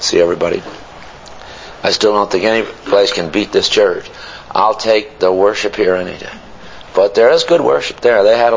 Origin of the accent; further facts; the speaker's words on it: East Coast, United States; I'm from the East Coast. And there's a lot of woods there in the campground.